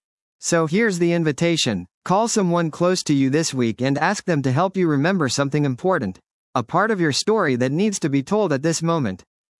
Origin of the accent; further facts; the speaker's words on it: Omaha, Nebraska, United States; When people hear I'm from Omaha, they usually say, "I didn't know there were Jews there." I tell them there were, just not many, and that it was a lovely place to grow up Jewish.